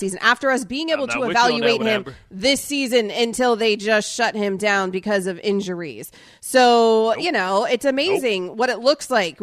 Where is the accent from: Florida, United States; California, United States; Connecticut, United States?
Florida, United States; Sarasota; Well, I was born and raised in Sarasota, Florida, which is right below Tampa.